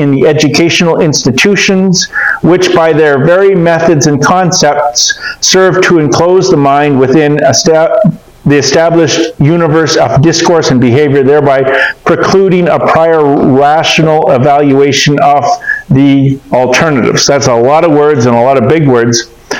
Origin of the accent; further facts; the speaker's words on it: Canada; I'm a Canadian. I'm descended from the British people. I say it Marcuse.